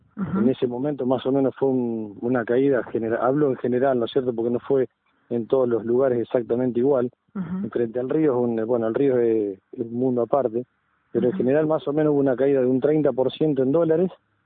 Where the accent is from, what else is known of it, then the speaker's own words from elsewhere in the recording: Buenos Aires Province, Argentina; yo no soy nacido en Rosario, soy de una ciudad chica de provincia de Buenos Aires